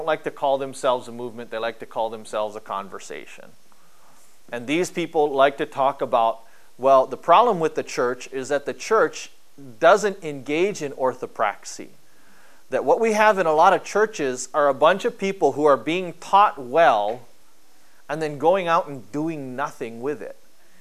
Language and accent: English; Philippines; I'm Filipino, Filipinos eat bitter melon